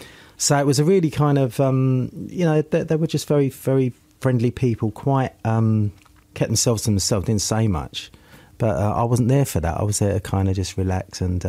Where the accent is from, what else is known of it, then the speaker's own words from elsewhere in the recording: St John's Wood, London, United Kingdom; And I grew up in St John's Wood near the barracks, Royal Artillery Barracks. I used to see these guys go past when I was a little kid, all dressed up in that stuff.